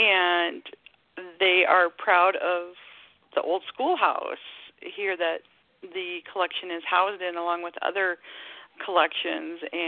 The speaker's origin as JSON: {"language": "English", "region": "Iowa", "country": "United States", "said": "I'm proud to say that I am from Iowa."}